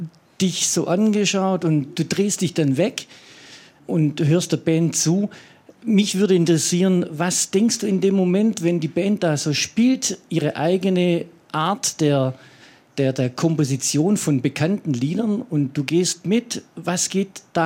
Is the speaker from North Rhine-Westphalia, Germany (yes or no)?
no; Aalen, Baden-Württemberg, Germany; Ich komme aus Aalen, Osterhalbkreis.